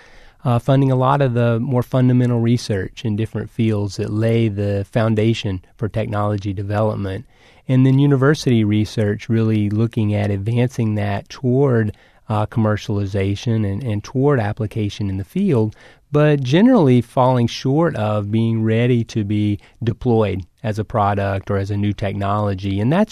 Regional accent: Arkansas, United States; moved away as an adult; also born or lived in Georgia / Texas; I was born and raised in Arkansas and spent some time in Georgia in graduate school and then moved on to Texas.

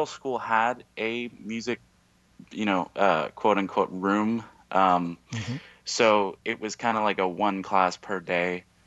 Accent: Los Angeles, California, United States; I grew up in Koreatown, which is kind of like right around downtown Los Angeles. It wasn't the best neighborhood, but it wasn't too dangerous either.

